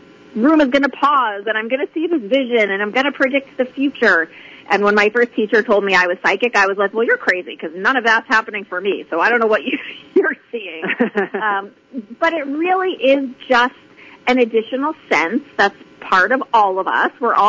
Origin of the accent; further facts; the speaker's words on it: Boston, Massachusetts, United States; I'm from Boston, and we tend to be a little, I don't know, black and white there maybe.